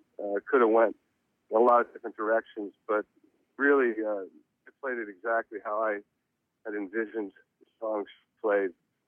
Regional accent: Reading, Pennsylvania, United States; born there; You know, I was born in Reading, Pennsylvania

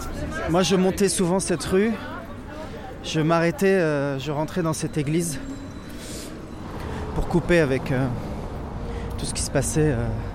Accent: Lebanon; C'est ma mère qui me faisait ça quand j'étais petit au Liban

